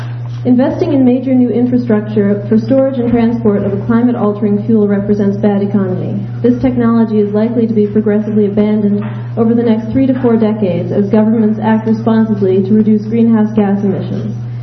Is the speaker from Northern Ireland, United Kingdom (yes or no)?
yes; Belfast, Northern Ireland, United Kingdom; I'm from Belfast.